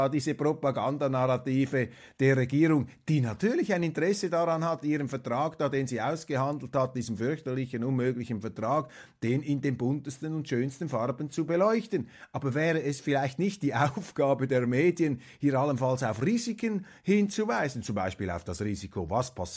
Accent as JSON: {"language": "German", "country": "Switzerland", "said": "Als Schweizer müssen wir sowieso immer wieder realisieren, dass wir nur ein sehr begrenztes Verständnis dieser kriegerischen und politischen Zusammenhänge haben"}